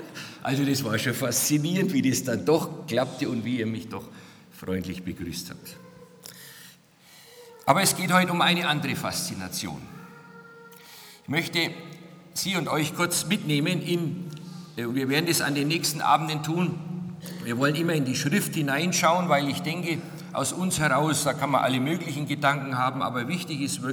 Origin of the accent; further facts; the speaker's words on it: Nuremberg, Bavaria, Germany; in meiner Heimatstadt Nürnberg unterwegs